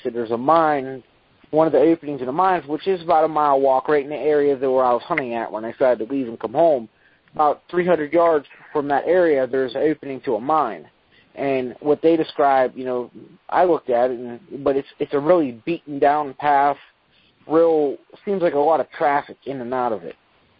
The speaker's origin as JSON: {"language": "English", "region": "Pennsylvania", "country": "United States", "said": "Okay, I'm from Southern PA. I'm literally about a 45-minute drive from Mountaineer Racetrack in West Virginia."}